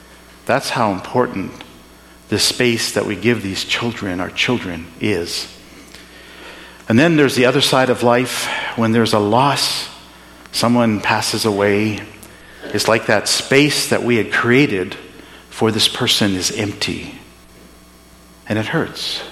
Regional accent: India; I grew up in India, and traveling in India is so much different than traveling here.

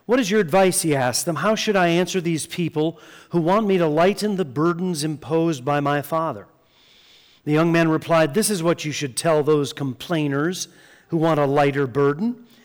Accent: Lawrenceville, Georgia, United States; And my wife and I hail from Lawrenceville, Georgia, just outside of Atlanta, in the northeast suburbs of Atlanta.

